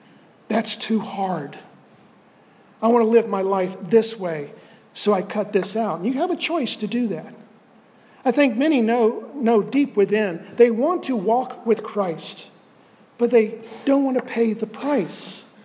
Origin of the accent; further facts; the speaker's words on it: Florida, United States; Growing up in Central Florida years ago, you could take a country drive and there would be miles and miles of citrus groves.